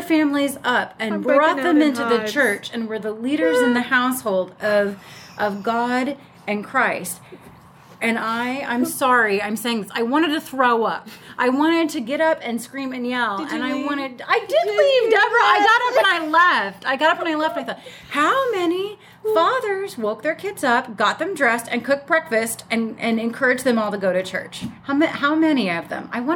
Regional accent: Tulsa, Oklahoma, United States; I wouldn't have gone to evangelical or big church growing up in Tulsa, Oklahoma, because Oral Roberts was right there.

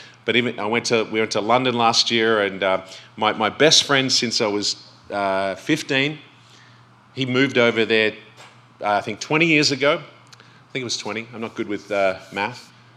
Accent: Australia; But hey, I'm from Australia. People think I'm from England, but that's totally different.

